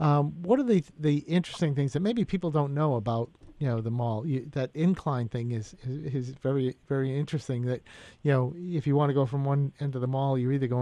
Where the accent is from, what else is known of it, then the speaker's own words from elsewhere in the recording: Taunton, Massachusetts, United States; You know, as I say, we grew up in Taunton. We had the Taunton Mall, the Galleria afterwards.